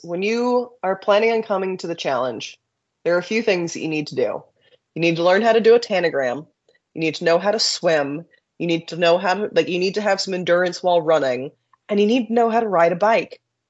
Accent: Denver, Colorado, United States; No, I am from Denver, from Colorado.

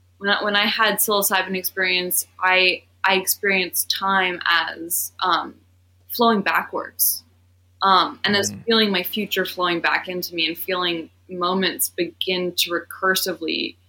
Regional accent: New York, United States; I mean, I grew up in the Hudson Valley.

